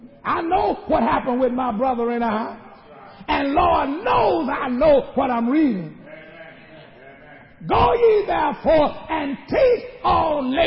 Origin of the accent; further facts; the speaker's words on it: Mississippi, United States; I remember growing up in the Delta of Mississippi. Down in Mississippi, we had a place called the Levee.